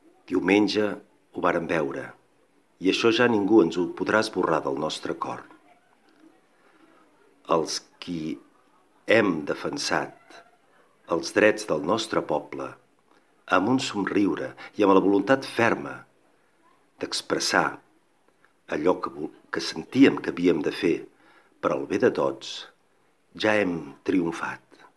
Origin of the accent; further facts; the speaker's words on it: Catalonia, Spain; com hem vist amb molt d'orgull com a catalans diumenge passat